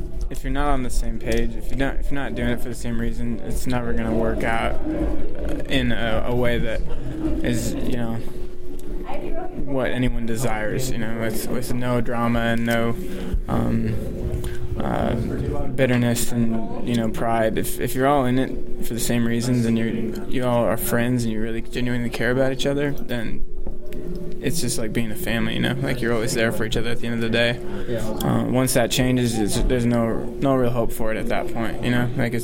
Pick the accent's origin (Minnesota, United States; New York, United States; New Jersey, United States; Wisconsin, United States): Minnesota, United States; Owatonna; now in Minneapolis, United States; We are actually pretty much all from Owatonna, Minnesota. At least we were all somewhat there at one point or another, and based out of Minneapolis and Nashville right now.